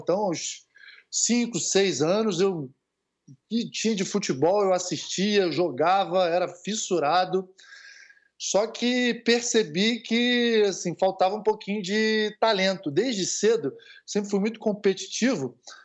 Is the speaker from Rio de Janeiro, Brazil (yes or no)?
yes; Rio de Janeiro, Brazil; Então, eu sou de Copacabana, né? Rio de Janeiro, sou ali do posto 4, Constante Ramos